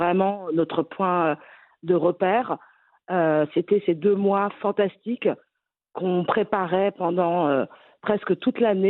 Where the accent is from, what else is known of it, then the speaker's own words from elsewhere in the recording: Paris, Île-de-France, France; J'ai fait mes études en France, j'ai grandi en France et en plus, plus spécifiquement, à Paris.